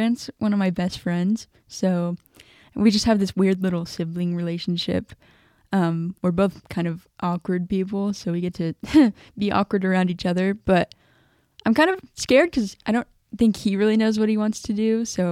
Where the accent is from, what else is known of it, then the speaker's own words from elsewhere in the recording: Lubbock, Texas, United States; I grew up near Lubbock, so I've just been around the LCU community, but also the Texas Tech community.